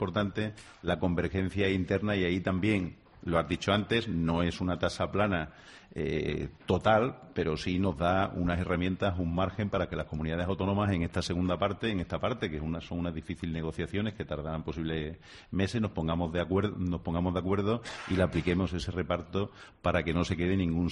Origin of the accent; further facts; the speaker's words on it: Coria, Extremadura, Spain; además de Coria es que es mi pueblo, ¿no? Y Coria es un pueblo que está en el noroeste